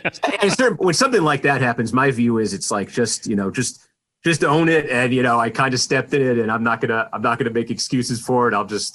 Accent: Massachusetts, United States; I grew up outside Boston. I would go outside, get the Boston Globe every morning and read the Celtics box scores.

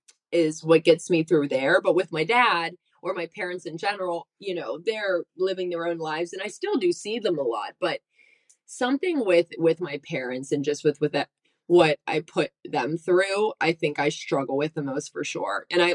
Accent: Pittsburgh, Pennsylvania, United States; So I had to drive across the country to get home. And so my dad flew out to LAX and I picked him up from the airport and he drove across the country with me back to Pittsburgh.

